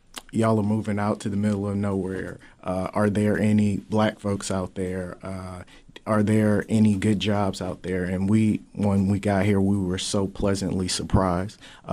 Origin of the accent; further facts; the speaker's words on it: Newport News, Virginia, United States; now in Wichita, United States; So I'm an Air Force veteran. I'm from Newport News, Virginia. So very large city, urban area.